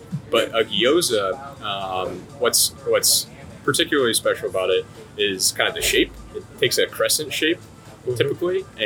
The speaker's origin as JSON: {"language": "English", "town": "Chicago", "region": "Illinois", "country": "United States", "said": "I'm from Chicago. I've been to a number of places around the world"}